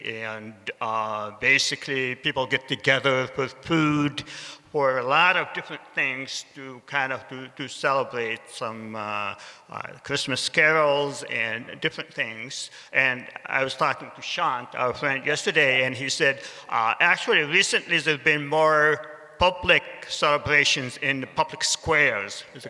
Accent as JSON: {"language": "English", "country": "Syria", "tie": "born or raised there", "second_language": "English", "moved": "as an adult", "lives_now": "United States", "said": "I grew up in Syria."}